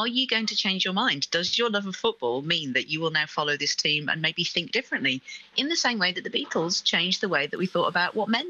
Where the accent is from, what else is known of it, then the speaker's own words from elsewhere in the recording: Wolverhampton, West Midlands, United Kingdom; I was brought up in Wolverhampton.